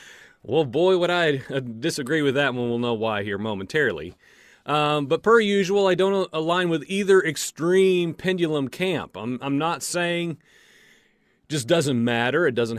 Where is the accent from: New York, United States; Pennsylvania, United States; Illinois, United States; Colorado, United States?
Illinois, United States; I'm from Illinois, and so the X on the spot, if I remember right, is like within an hour of where I grew up.